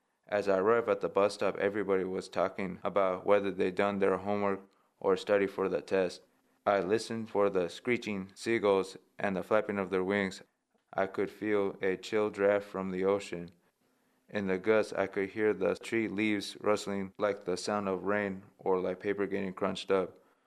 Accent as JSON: {"language": "English", "town": "Monterey", "region": "California", "country": "United States", "tie": "born or raised there", "said": "Growing up in Monterey, I woke up to the smell of ocean and pine trees."}